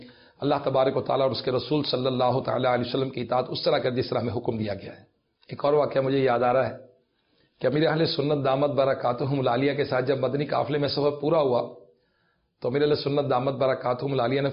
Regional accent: Lahore, Punjab, Pakistan; میں نے کہا جی میں لاہور سے، چونکہ پہلی بار حاضری تھی میری کراچی میں۔

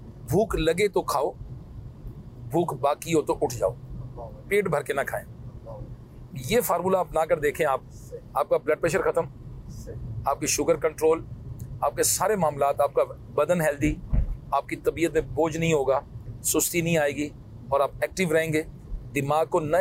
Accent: Punjab, Pakistan; چونکہ میرا تعلق پنجاب سے ہے

